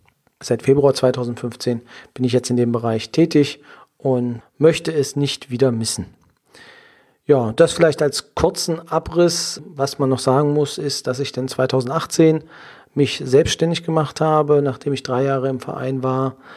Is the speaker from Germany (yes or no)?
yes; Saxony-Anhalt, Germany; Ich komme aus der Nähe von Magdeburg. Im schönen Sachsen-Anhalt bin ich geboren, dort auch zur Schule gegangen, habe mein Abitur dort absolviert